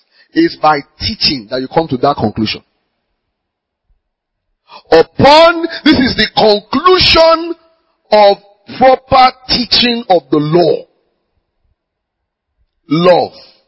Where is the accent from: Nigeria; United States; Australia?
Nigeria; English is a second language; in my language as a Nigerian